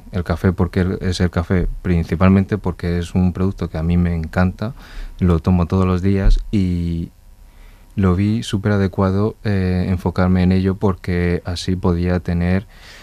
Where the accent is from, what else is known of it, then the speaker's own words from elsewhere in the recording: Murcia, Region of Murcia, Spain; born there; nací aquí en España, sí. Originalmente en Murcia.